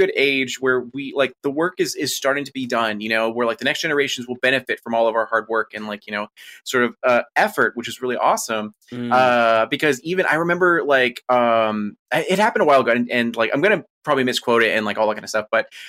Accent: Arizona, United States; I am, like, multiple generations. Like I said, like, my tribe was in Arizona, so I've been in Arizona the whole time.

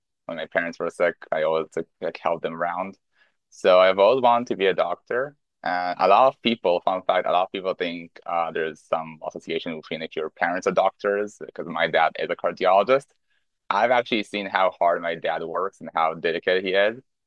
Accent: Israel; now in Brno, Czech Republic; I'm from Israel and I study in an English program right now in Brno

